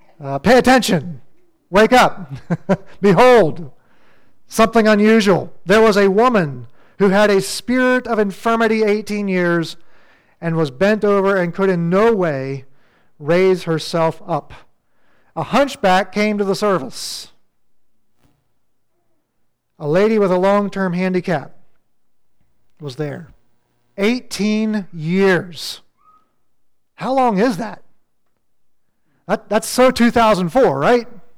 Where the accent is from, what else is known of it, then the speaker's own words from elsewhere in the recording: Big Valley, Pennsylvania, United States; I grew up in Big Valley, which is in Mifflin County. I don't know, maybe an hour and a half or 2 hours from here.